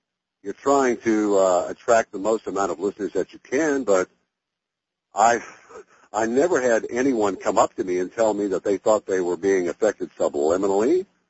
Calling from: Hampton, Virginia, United States; I'm calling from Hampton, Virginia.

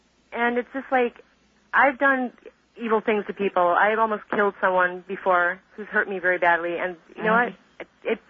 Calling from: Honolulu, Hawaii, United States; I belong to the Hermetic Order of the Golden Dawn. And I'm calling from Honolulu, Hawaii.

